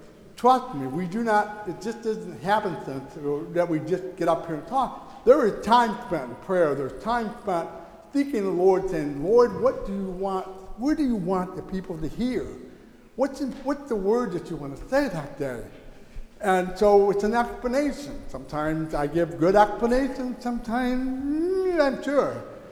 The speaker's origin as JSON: {"language": "English", "country": "United States", "said": "I still sing it because it represents the blessing I have as being an American."}